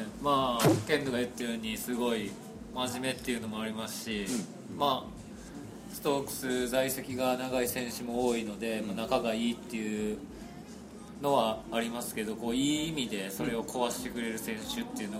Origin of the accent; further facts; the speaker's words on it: Hyogo, Japan; そういうプロチームがその地元の兵庫にできるっていうのを聞いて